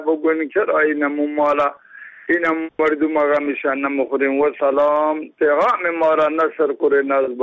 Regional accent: Jalalabad, Nangarhar, Afghanistan; یک از جلال آباد

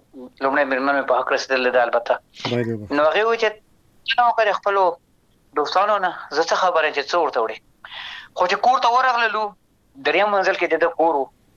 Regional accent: Afghanistan; زه افغان یم د افغانستان یم

